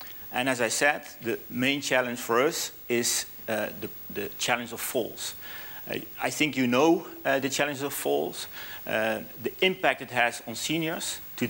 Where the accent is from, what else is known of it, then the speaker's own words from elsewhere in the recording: Netherlands; English is a second language; I'm from the Netherlands, so sorry for my English.